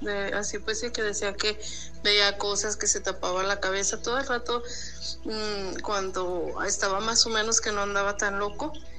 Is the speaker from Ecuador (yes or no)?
no; Arandas, Jalisco, Mexico; Aquí en mi pueblo, en Arandas, Jalisco, hay otra leyenda así